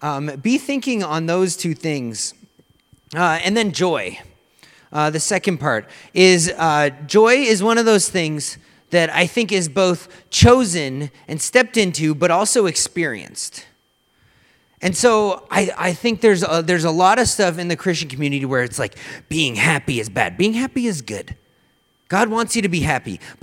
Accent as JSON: {"language": "English", "country": "Canada", "said": "I say shone because I'm Canadian."}